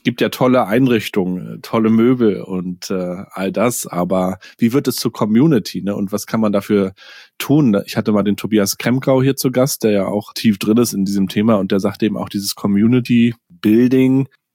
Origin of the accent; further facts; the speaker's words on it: Rostock, Mecklenburg-Vorpommern, Germany; auch als Rostocker.